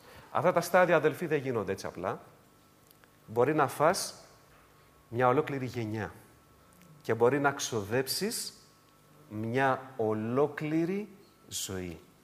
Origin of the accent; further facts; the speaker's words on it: Piraeus, Attica, Greece; Θα το πω πειραιώτικα, γιατί είμαι από τον Πειραιά.